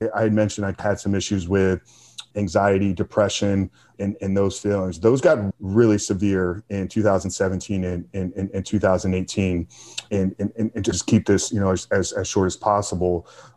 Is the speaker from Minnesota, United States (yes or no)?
no; Tampa, Florida, United States; I grew up right here in Tampa, 40, just a half hour from where you're sitting right now.